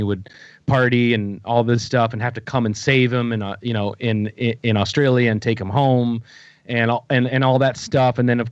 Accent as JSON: {"language": "English", "region": "Minnesota", "country": "United States", "said": "and I'm from Minnesota. I mean, it's hard to crack through, you know, coming from the Midwest, you know."}